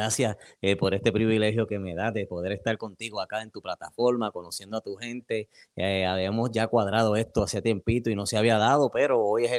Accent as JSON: {"language": "Spanish", "town": "Cataño", "country": "Puerto Rico", "tie": "born or raised there", "said": "Vengo de una familia, ¿verdad?, allá en Puerto Rico. Nací en Caguas, me crié entre Cataño y Calley. De igual manera tengo gente en Aibonito, en el centro de Puerto Rico."}